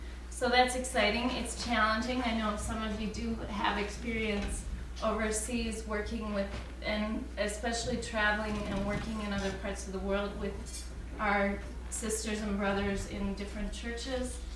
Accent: Linguère, Louga, Senegal; And we say, we're from Linguère.

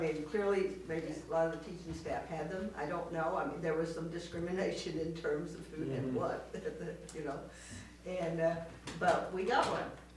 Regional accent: Midwest, United States; We're from the Midwest.

